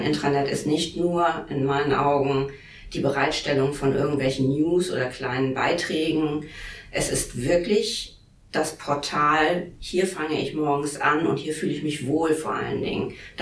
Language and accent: German; Northern Germany, Germany; accent: Northern German; Wahrscheinlich hört man auch so ein bisschen an meiner, an meinem Dialekt, dass ich eher aus dem Norden von Deutschland komme. Ich bin ein Küstenkind, habe einen Homeoffice-Standort in Oldenburg